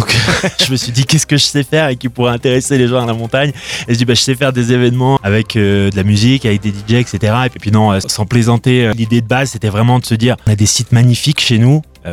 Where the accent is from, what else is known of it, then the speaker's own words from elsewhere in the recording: Lyon, Auvergne-Rhône-Alpes, France; Je suis lyonnais, ouais.